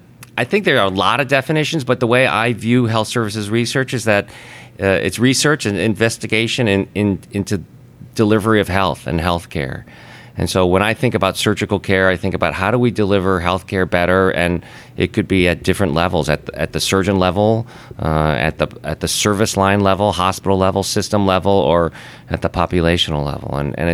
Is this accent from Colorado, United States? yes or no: no; Chicago, Illinois, United States; I'm from Chicago, born and raised there. And as you can see, I didn't want to leave Chicago